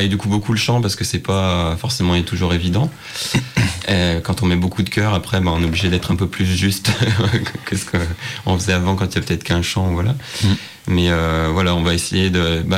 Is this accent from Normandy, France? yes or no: no; Saint-Étienne, Auvergne-Rhône-Alpes, France; On est stéphanois